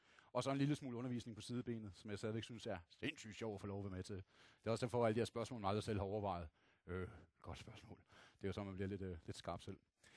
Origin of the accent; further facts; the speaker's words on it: Jutland, Denmark; Jeg er fra Jylland